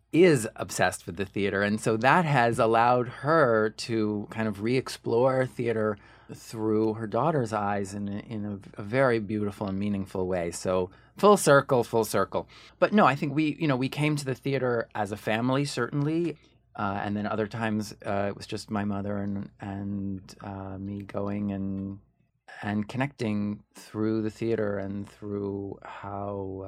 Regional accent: Ridgewood, New Jersey, United States; also born or lived in New York City; So I was born in the city at Mount Sinai. Dr. Cherry.

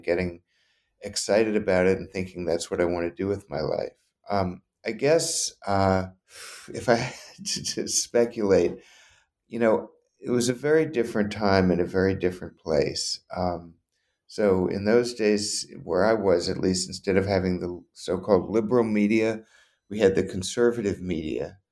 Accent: Louisiana, United States; I didn't know any journalists when I was growing up. And I grew up in Louisiana.

